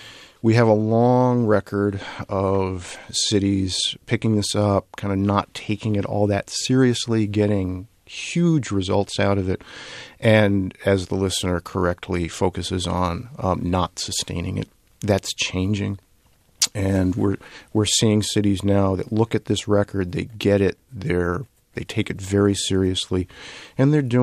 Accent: Brooklyn, New York, United States; I'm from Brooklyn.

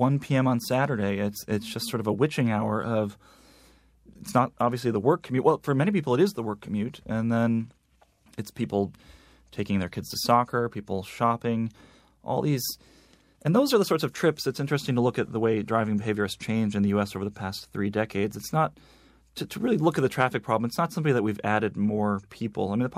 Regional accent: New York, United States; which, you know, is something I do as a New Yorker out of habit.

